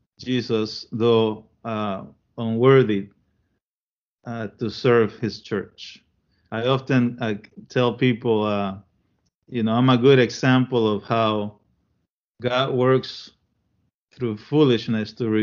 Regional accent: Panama; also born or lived in Chile; You know, I was born in Chile and I grew up in Panama. But I come from a family that wasn't really involved in the church

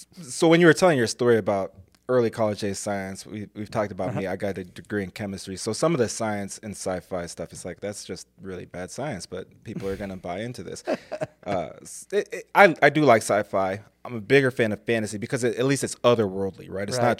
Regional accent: Hawaii, United States; And so growing up in Hawaii, I did boogie board and surf.

